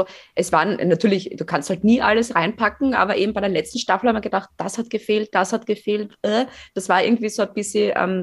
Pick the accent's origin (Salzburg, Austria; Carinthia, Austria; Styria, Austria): Styria, Austria; Fohnsdorf; das ist so groß wie Fohnsdorf. Also mein Heimatdorf.